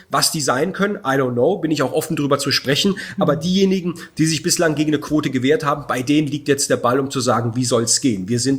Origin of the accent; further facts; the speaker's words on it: Baden-Württemberg, Germany; ich komme aus Baden-Württemberg